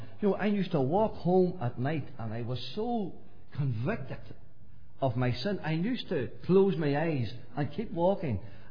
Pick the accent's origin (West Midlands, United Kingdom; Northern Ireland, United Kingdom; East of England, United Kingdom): Northern Ireland, United Kingdom; Glenanne; born there; I was born in Glen Ann, and from a family of 10. There were 10 in our family, and it was not a Christian home.